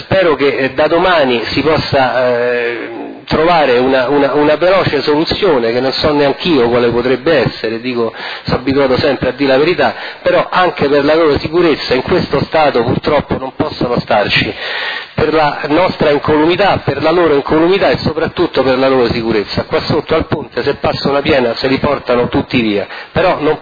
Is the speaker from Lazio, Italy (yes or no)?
yes; Rome, Lazio, Italy; Io sono di Roma